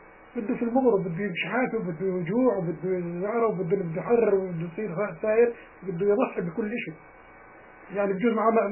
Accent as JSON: {"language": "Arabic", "country": "Palestine", "said": "أنا فلسطيني"}